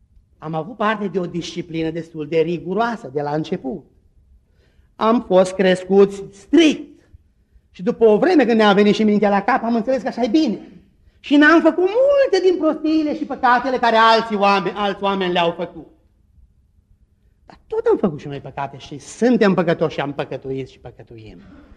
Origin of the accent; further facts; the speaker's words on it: Romania; Mulțumesc Dumnezeu că sunt român. E mare lucru să fii român, nu e chiar așa de puțin lucru.